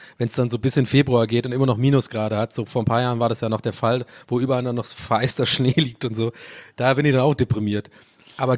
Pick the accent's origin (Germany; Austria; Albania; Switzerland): Germany; Southern Germany; Ich komme ja aus dem Süden, also mir kannst du ja gar nicht kommen mit Hitze.